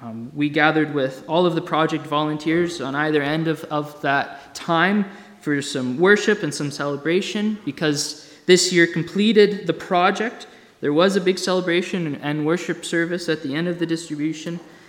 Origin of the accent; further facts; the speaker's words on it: Canada; I mean, we're Canadian